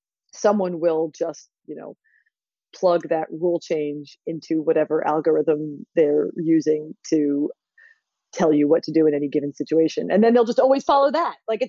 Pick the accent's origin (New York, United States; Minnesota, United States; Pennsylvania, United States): Pennsylvania, United States; Philadelphia; that's because I grew up in the Ryan Howard era in Philly